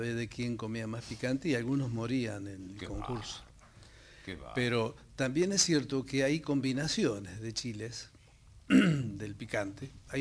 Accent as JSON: {"language": "Spanish", "country": "Argentina", "accent": "Argentine", "said": "mi forma de hablar todavía tiene un dejo argentino."}